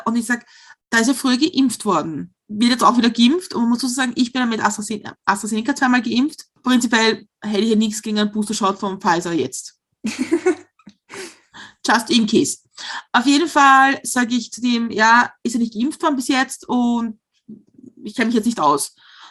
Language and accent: German; Austria; accent: Austrian; er findet unseren österreichischen Akzent sehr süß.